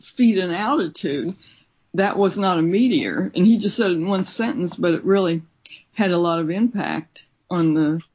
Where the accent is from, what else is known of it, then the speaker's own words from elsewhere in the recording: Columbus, Ohio, United States; ever since I was a kid, I grew up in Columbus, Ohio, where he lived